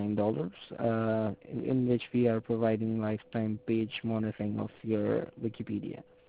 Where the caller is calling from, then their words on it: New York, United States; I'm calling from New York.